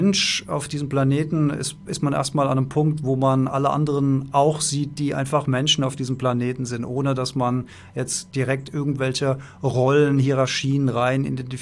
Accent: Germany; born there; Ich bin als Mann geboren, also ergo eine männliche Rolle. Ich bin in Deutschland geboren, dann irgendwie auch mit diesen westlichen Werten, religiös geprägte Werte, kulturelle Werte, wie wir sie halt hier in unserem Land so haben.

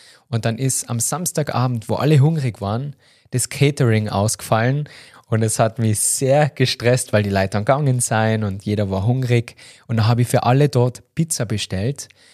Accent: Tyrol, Austria; da ist ähnlich wie bei uns in Tirol, da wird einfach viel getrunken.

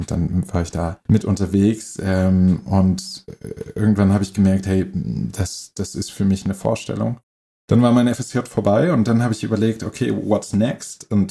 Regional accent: Berlin, Germany; also born or lived in Hamburg; now in Ludwigsburg, Germany; Ich bin geboren in der Nähe von Hamburg und aufgewachsen am Stadtrand Berlin und jetzt gelandet in Ludwigsburg bei Stuttgart.

